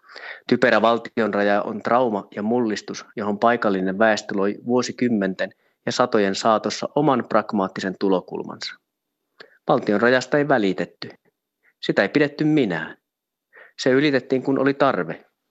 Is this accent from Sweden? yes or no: yes; Vojakkala, Norrbotten County, Sweden; Kotikyläni Vojakkalan kauppaan lähetettiin Suomesta lapsia